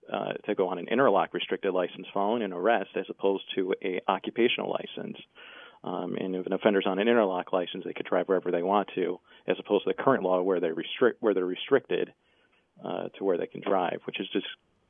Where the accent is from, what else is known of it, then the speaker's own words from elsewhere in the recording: Wisconsin, United States; And you know, I'm from Wisconsin. I get told every time I come back there that, well, you know, you just enforce the laws that are on the books.